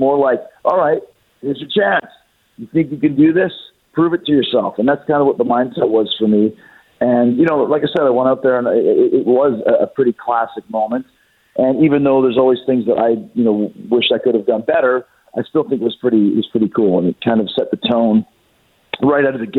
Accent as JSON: {"language": "English", "town": "Winnipeg", "region": "Manitoba", "country": "Canada", "tie": "born or raised there", "said": "I grew up in Winnipeg, Canada"}